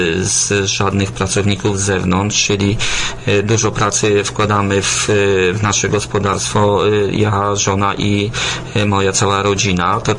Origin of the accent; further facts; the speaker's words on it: Łęki Szlacheckie, Łódź Voivodeship, Poland; born there; Ja urodziłem się w gminie Łęki Szlacheckie i od 1989 roku zajmuję się gospodarstwem rolnym.